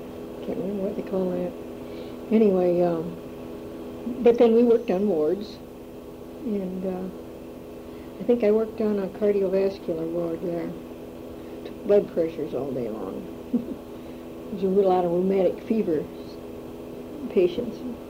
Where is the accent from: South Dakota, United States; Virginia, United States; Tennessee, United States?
South Dakota, United States; also born or lived in Iowa; But I grew up in South Dakota.